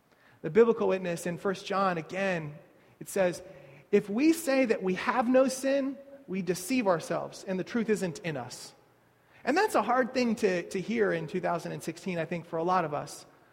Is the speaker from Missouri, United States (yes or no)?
yes; Kansas City, Missouri, United States; born there; So I was born in Kansas City